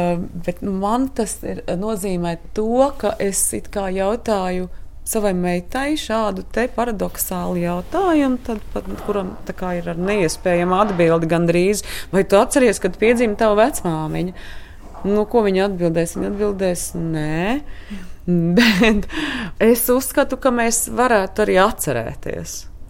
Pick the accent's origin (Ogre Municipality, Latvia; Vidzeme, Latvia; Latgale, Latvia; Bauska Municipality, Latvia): Vidzeme, Latvia; Valmiera; Kā mēs, kas esam ļoti maz no Valmieras šeit strādājošie, tomēr šeit vēl esam un kaut ko darām.